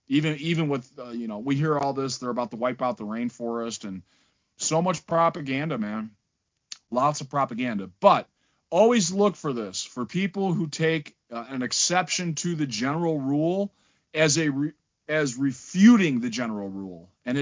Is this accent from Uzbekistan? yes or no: no; Florida, United States; Listen, I grew up in Florida, and I'm telling you that these storms are intensifying.